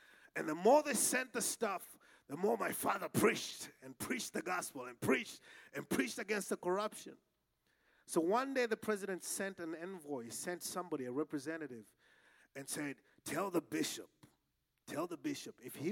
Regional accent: Malawi; When I was growing up, I grew up in Malawi, Africa

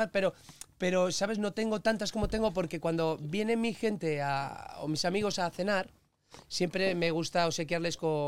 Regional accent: Cantabria, Spain; productos de Cantabria, que mi tierra se come muy bien.

